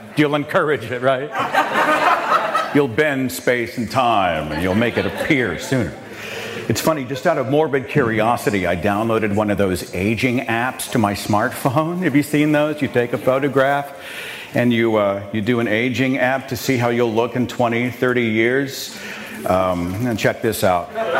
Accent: Oklahoma, United States; It's so amazing to be here in my home state of Oklahoma, an atheist today.

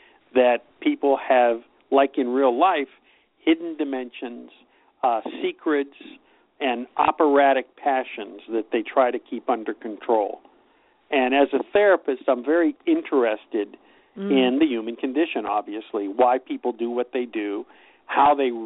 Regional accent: Pittsburgh, Pennsylvania, United States; now in Los Angeles, United States; even though I was born and raised in Pittsburgh, I've lived in Los Angeles for 40 years.

